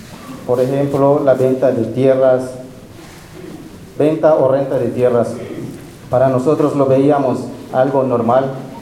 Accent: Candelaria, Quintana Roo, Mexico; vengo de la comunidad de Candelaria, del municipio de José María Morelos, del estado de Quintana Roo.

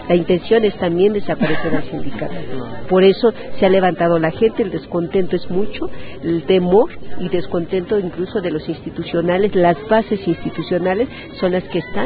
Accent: State of Mexico, Mexico; Yo soy particularmente del Estado de México, el Valle de México, agrupa a todos los municipios conurbados

